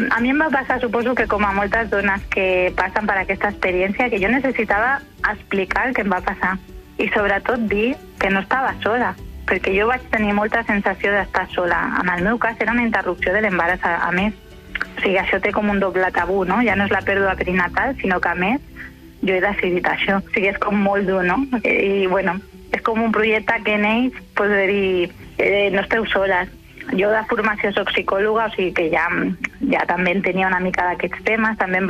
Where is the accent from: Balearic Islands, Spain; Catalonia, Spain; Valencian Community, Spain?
Catalonia, Spain; Barcelona; jo soc de Barcelona